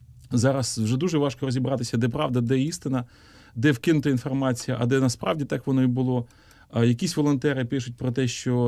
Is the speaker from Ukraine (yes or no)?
yes; Korsun, Cherkasy Oblast, Ukraine; а там замість Іловайська буде мій рідний Корсунь